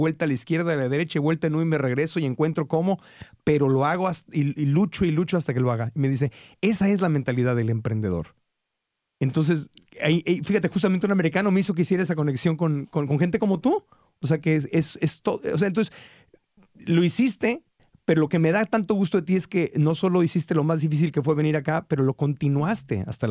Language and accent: Spanish; Tijuana, Baja California, Mexico; crecí en Tijuana, a una cuadra literalmente en la zona norte.